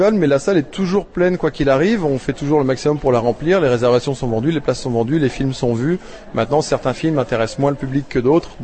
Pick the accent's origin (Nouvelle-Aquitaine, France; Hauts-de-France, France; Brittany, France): Brittany, France; On vient depuis la Bretagne, donc l'ouest complet de la France.